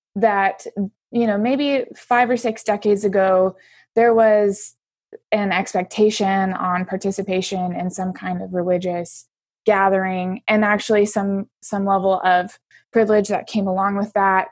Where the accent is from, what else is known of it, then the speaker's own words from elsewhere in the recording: Illinois, United States; I guess I should also preface, I come from Southern Illinois. So I come from the rural Midwest.